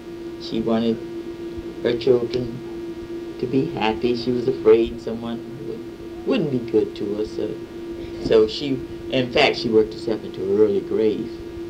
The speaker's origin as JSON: {"language": "English", "region": "the South", "country": "United States", "said": "But at that time, I was newly from the South, and it was a little strange to me, because I had been used to going to schools for all black"}